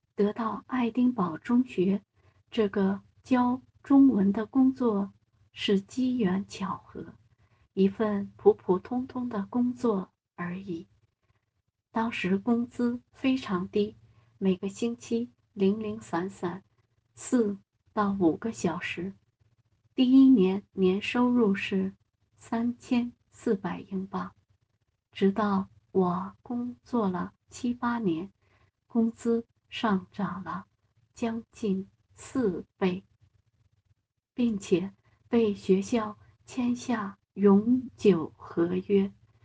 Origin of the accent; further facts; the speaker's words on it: China; moved away as an adult; now in United Kingdom; 唯一的优势就是不需要办理工作签证，和我是一个中国人